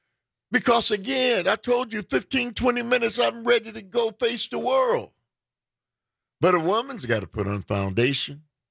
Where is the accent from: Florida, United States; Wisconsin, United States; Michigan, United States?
Wisconsin, United States; Milwaukee; And in my hometown of Milwaukee.